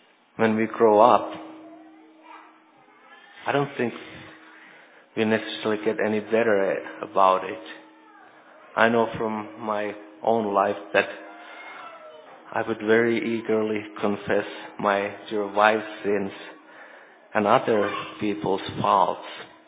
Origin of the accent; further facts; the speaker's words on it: Finland; Reminded me a lot about my home country, Finland.